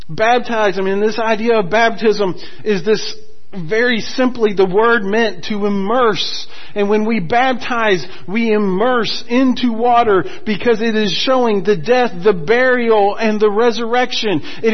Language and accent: English; Texas, United States; accent: Texan; As best as my Texan can get it.